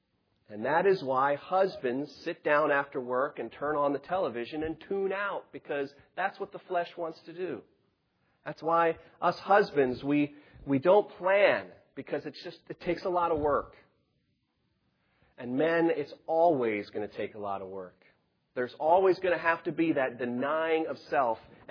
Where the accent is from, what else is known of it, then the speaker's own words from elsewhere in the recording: Richmond, United States; I'm from Richmond, quiet, come here.